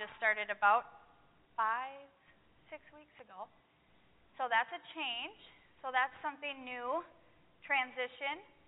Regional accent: Green Bay, Wisconsin, United States; I am from Green Bay, Wisconsin.

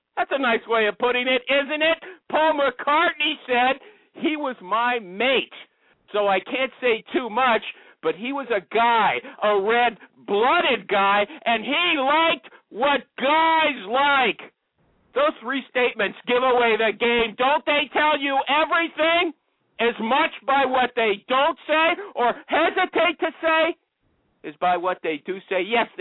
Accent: Canada; I'm Canadian. I'm a different religion than you guys.

